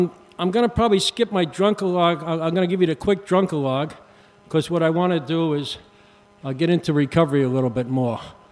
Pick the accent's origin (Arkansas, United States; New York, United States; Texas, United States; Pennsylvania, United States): New York, United States; New York City; I grew up in New York City and joined a bunch of gangs when I was a kid.